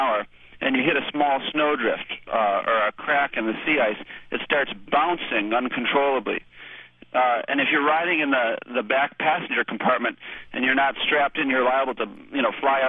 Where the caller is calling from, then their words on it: McMurdo Station, Antarctica; I'm calling from McMurdo Station, Antarctica.